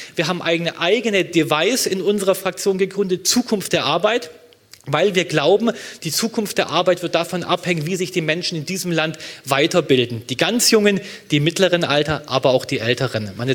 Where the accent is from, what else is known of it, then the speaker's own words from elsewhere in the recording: Baden-Württemberg, Germany; in meinem Heimatland, Baden-Württemberg